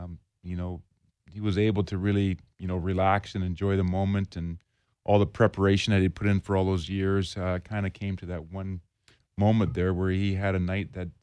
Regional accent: Edmonton, Alberta, Canada; for me, growing up in Edmonton and being able to play in Edmonton

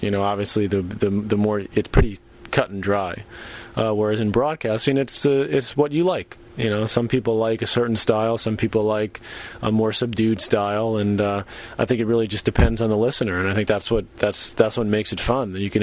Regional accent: New York, United States; Marv Albert was someone I grew up with in New York, you know, listening to watching the Knicks and the Rangers and different sports.

